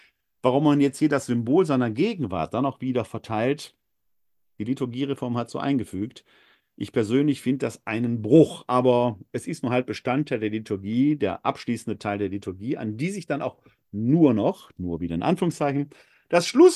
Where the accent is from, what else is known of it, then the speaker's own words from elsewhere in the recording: North Rhine-Westphalia, Germany; now in Wuppertal, Germany; Ich stamme persönlich aus dem Ruhrgebiet.